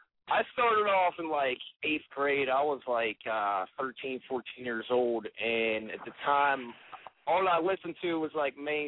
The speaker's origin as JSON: {"language": "English", "town": "Pittsburgh", "region": "Pennsylvania", "country": "United States", "said": "Hey, man, I'm an MC from Pittsburgh, straight hip-hop, East Coast style, New York influenced."}